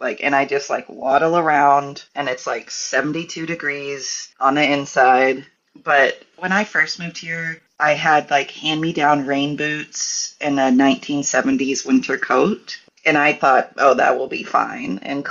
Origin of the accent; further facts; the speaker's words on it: Tennessee, United States; also born or lived in New Hampshire; now in Minneapolis, United States; I was born in New Hampshire, but raised in Tennessee. And I moved to Minneapolis almost 20 years ago. I was living in Knoxville, Tennessee at the time.